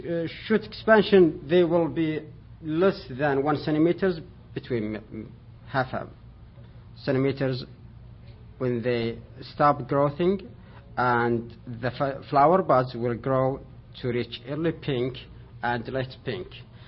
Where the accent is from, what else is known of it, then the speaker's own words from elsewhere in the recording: Saudi Arabia; now in United States; I'm from Saudi Arabia, a grad student at Oregon State University.